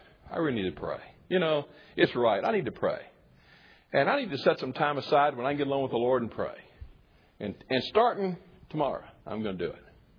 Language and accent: English; Florida, United States; When I grew up in Florida, which I did, we had a saying.